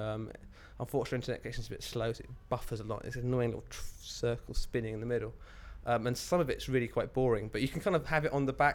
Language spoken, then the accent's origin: English; East of England, United Kingdom; I was born and brought up in Suffolk. It was quite rural, and it was kind of my escape. I was in a village with 3 miles nearest shop, 7 miles nearest town